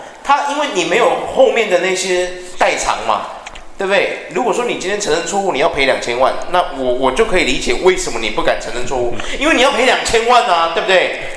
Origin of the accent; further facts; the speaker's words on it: Taiwan; 就像我们台湾人跟人家说对不起都是假的一样啊